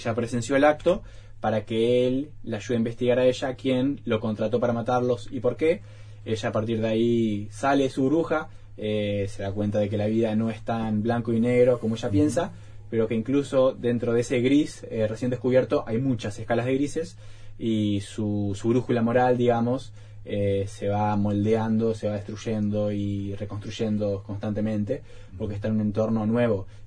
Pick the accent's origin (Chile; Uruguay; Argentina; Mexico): Uruguay; Montevideo; No, yo soy de acá, de Montevideo.